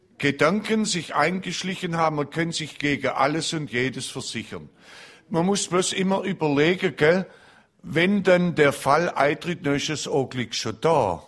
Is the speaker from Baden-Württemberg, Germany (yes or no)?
yes; Baden-Württemberg, Germany; wir sind doch Schwabe.